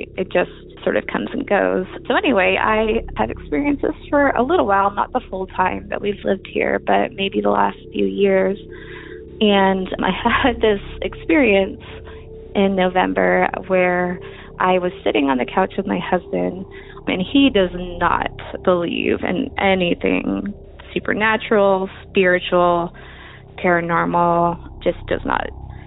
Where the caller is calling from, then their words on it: Oakland, California, United States; I am calling from Oakland, California.